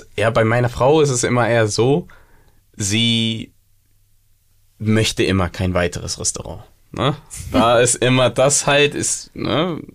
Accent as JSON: {"language": "German", "region": "Punjab", "country": "India", "second_language": "German", "said": "Norden, Punjab."}